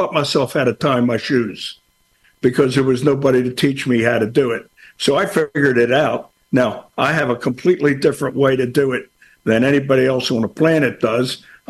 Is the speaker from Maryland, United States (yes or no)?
yes; Baltimore, Maryland, United States; Well, I grew up in East Baltimore, which is at best a tough town.